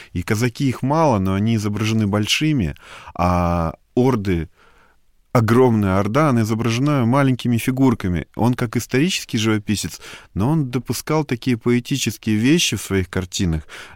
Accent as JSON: {"language": "Russian", "region": "Siberia", "country": "Russia", "tie": "born there", "lives_now": "Moscow, Russia", "said": "Я сибиряк по рождению. Я себя не воспринимаю в Москве сибиряком, конечно."}